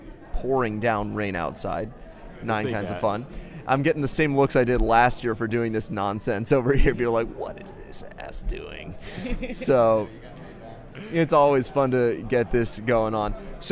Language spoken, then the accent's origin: English; Bexley, Ohio, United States; roughly the size of my hometown of Bexley, Ohio